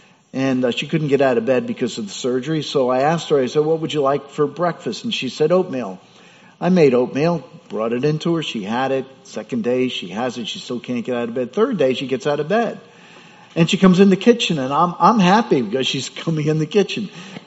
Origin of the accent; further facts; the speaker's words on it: Mount Vernon, New York, United States; I came from Mount Vernon, which is be like the South Bronx.